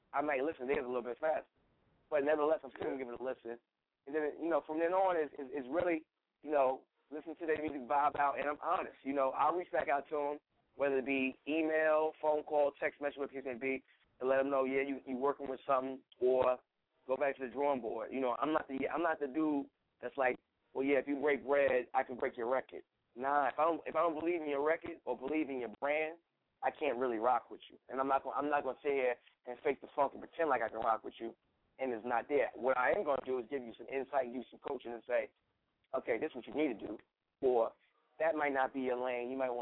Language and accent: English; New York, United States; You know, I'm a New Yorker to heart.